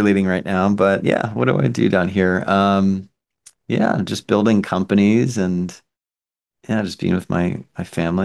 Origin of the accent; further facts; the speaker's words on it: Boynton Beach, Florida, United States; So I was born in South Florida, so a town called Boynton Beach. I live in a town called Delray Beach. But yeah, born and raised.